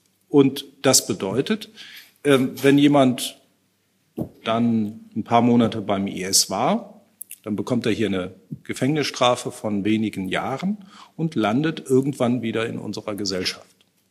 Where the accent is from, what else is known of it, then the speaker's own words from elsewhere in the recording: North Rhine-Westphalia, Germany; Ich will eins nennen aus meinem Heimatbundesland, aus Nordrhein-Westfalen.